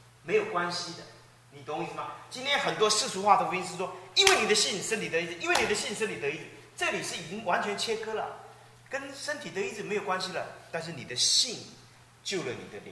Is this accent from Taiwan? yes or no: no; China; 我们中国人看这个什么摸衣裳就痊愈，我们一点感觉都没有。